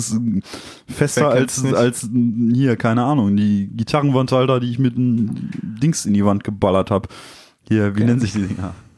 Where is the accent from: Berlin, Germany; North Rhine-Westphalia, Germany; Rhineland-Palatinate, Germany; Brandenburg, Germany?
North Rhine-Westphalia, Germany; Dortmund; Also wir möchten da niemanden angreifen, aber wir kommen halt aus Dortmund.